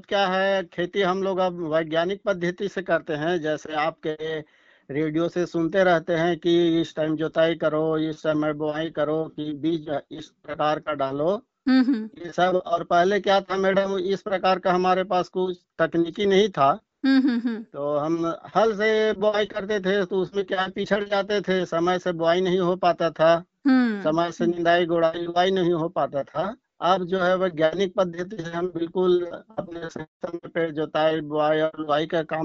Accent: Chhattisgarh, India; मैं नवागढ़ का कई जिला बेमेतरा का निवासी हूँ और मेरा पोस्ट है बदनारा, जिला बेमेतरा।

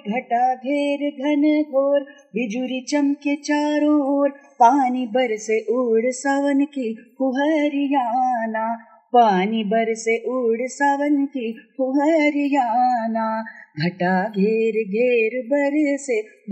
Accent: Allahabad, Uttar Pradesh, India; मेरी पैदाइश और परवरिश इलाहाबाद में हुई।

